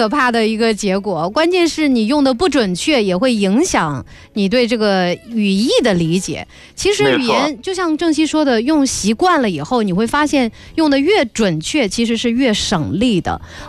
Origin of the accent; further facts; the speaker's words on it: China; 就好像如果我们中国人不用汉字来交流，而是用拼音来交流的话